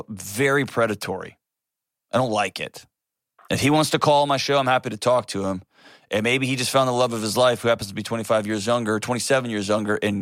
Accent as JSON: {"language": "English", "region": "Texas", "country": "United States", "tie": "born or raised there", "said": "Okay, I was born and raised in Texas"}